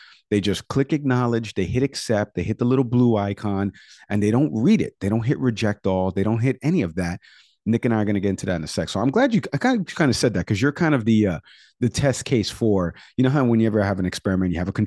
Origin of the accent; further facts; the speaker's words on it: Puerto Rico; accent: Puerto Rican; But again, you got to excuse my Puerto Rican accent for a second.